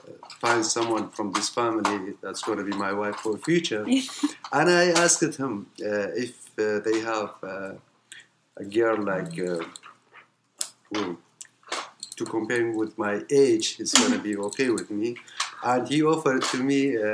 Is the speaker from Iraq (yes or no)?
yes; Erbil, Kurdistan Region, Iraq; also born or lived in Kirkuk; Yeah, I grew up in Erbil City. It's a city